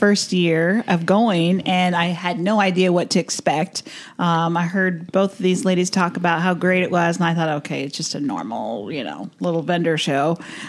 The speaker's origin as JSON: {"language": "English", "region": "Ohio", "country": "United States", "tie": "born or raised there", "said": "the guy that had the cheese from Millersburg, Ohio, which was 30 miles from my hometown."}